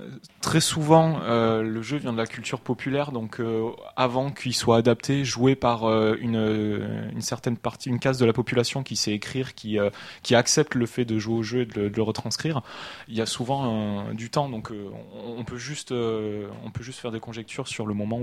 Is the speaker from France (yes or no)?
yes; South, France; Moi, je dis un jouet, je viens du Sud, j'ai un très bon accent, je dis jouets.